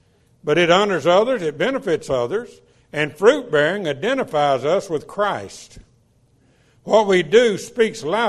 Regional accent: Mississippi, United States; But I was raised in church in South Mississippi

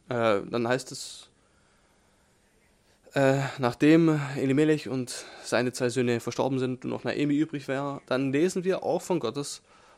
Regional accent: Mississippi, United States; German is a second language; Ich bin nämlich aufgewachsen in Mississippi, wo es auch viele Ländereien gab.

